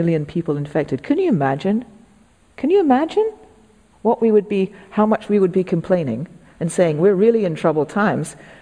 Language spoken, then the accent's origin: English; England, United Kingdom; I know about being English that in 1879, 1.5 million Irish people died of famine.